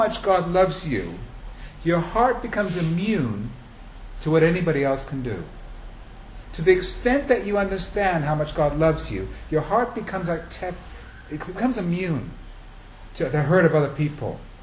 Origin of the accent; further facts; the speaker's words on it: England, United Kingdom; also born or lived in Germany / Italy; I was born in Germany, I grew up in England, an American. Lived in Italy for 10 years.